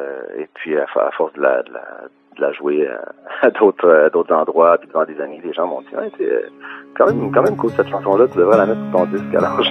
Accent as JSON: {"language": "French", "town": "Saint-Bruno-de-Montarville", "region": "Quebec", "country": "Canada", "tie": "born or raised there", "also_born_or_lived": "Sherbrooke", "lives_now": "Montreal, Canada", "said": "Ben, moi, je suis né à Sherbrooke. Ma famille, autant du côté de mon père que de ma mère, ont leurs racines en Estrie, mais j'ai grandi en Montérégie, à Saint-Bruno de Montarville, et puis je suis un Montréalais depuis pas mal toute ma vie adulte."}